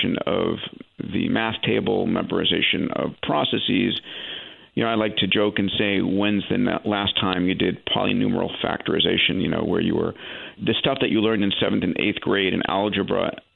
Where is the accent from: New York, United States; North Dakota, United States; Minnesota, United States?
New York, United States; So I grew up, as you begin the story, growing up in New York. Parents both immigrated from Greece, and I was expected to be a physician.